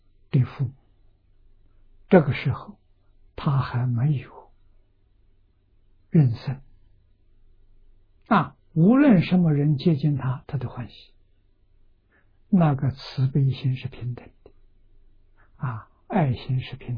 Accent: China; 我们中国人叫亲爱，最宝贵的了。

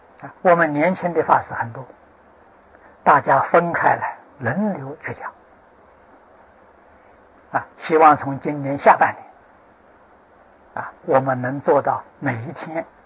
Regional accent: China; moved away; 中国是我们的故乡啊，海外的人哪一个不想家呢？

